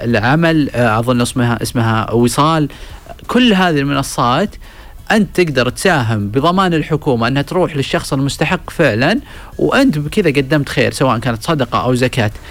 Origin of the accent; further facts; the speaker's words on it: Saudi Arabia; ورجعت علينا كسعوديين